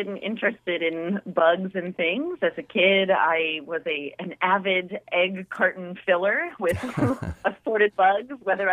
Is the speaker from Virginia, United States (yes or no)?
yes; Mechanicsville, Virginia, United States; now in Japan; I grew up in Mechanicsville, and we would find them all the time, and I thought they were so funny.